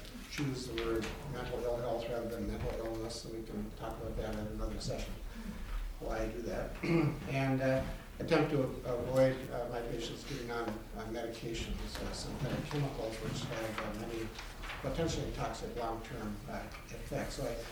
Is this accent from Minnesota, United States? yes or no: yes; Duluth, Minnesota, United States; I'm also a family physician. I'm from Duluth, Minnesota.